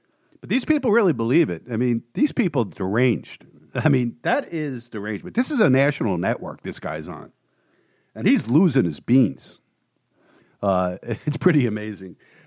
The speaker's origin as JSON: {"language": "English", "region": "New Jersey", "country": "United States", "said": "I'm from New Jersey. And we don't miss words here."}